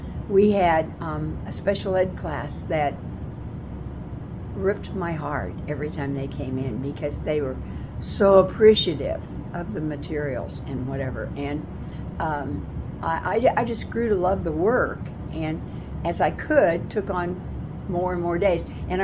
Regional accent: Kansas City, Kansas, United States; My friends and I grew up at 13th and Quindaro, which now everybody shudders when they hear that address.

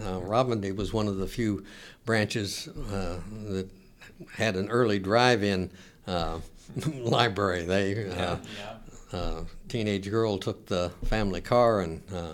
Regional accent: Kansas, United States; I came from Kansas.

